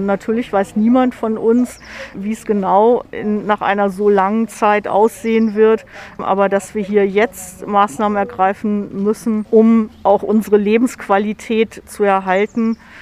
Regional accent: Bad Pyrmont, Lower Saxony, Germany; moved away as an adult; Also ich bin ja in Pyrmont geboren und aufgewachsen und war dann mit Studium und Auslandsaufenthalt und Arbeiten im Ausland quasi 25 Jahre weg und bin dann zurückgekommen

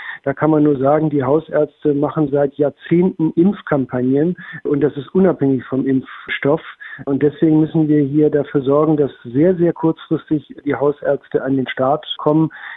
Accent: Lower Saxony, Germany; ich komme aus dem Landkreis Northeim

